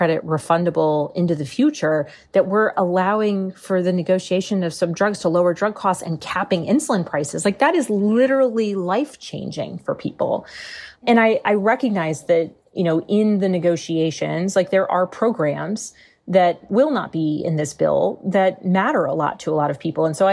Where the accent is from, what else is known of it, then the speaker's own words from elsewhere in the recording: Virginia, United States; You know, in my home state of Virginia, we are bringing home $100 million for broadband connectivity